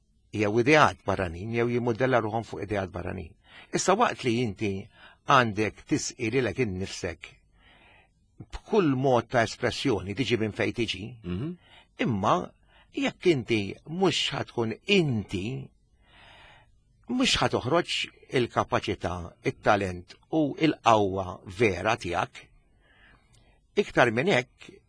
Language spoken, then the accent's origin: Maltese; Zejtun, South Eastern Region, Malta; U allura fit-trobbija tiegħi jiena bdejt mill-ewwel inħoss il-ġibda għall-espressjoni Maltija. Jiena miż-żejtun. U nemmen illi fina żwieten.